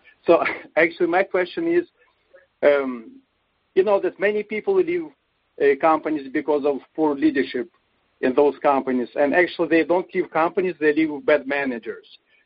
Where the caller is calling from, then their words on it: Montreal, Quebec, Canada; from Montreal.